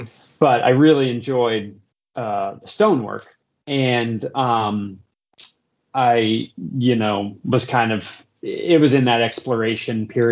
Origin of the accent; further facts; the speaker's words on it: Virginia, United States; I grew up in Virginia, and they had a few pieces made by some local guys.